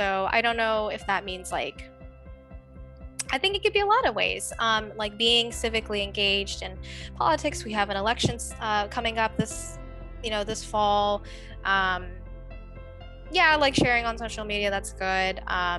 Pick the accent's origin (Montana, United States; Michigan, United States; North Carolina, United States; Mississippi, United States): North Carolina, United States; Greensboro; And we grew up in Greensboro, which is a larger city, so it's a little bit more diverse.